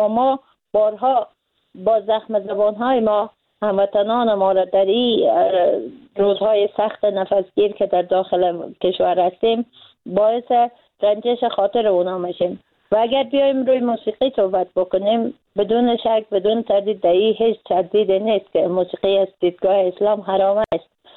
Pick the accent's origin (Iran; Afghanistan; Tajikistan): Afghanistan; به عنوان یک انسان، به عنوان یک مسلمان، به عنوان یک فعال اجتماعی و به عنوان یک افغان